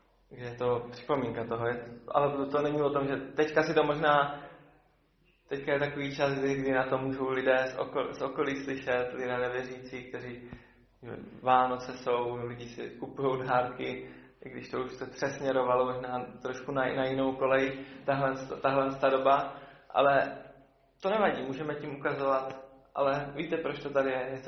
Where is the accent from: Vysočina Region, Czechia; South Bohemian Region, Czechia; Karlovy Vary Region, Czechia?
Vysočina Region, Czechia; Třebíč; also born or lived in Brno; já pocházím z Třebíče